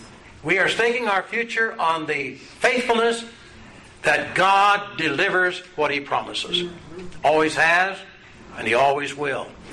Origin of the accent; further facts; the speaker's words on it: Nebraska, United States; Well, I, as a child growing up in Nebraska, I never saw that as a particular custom.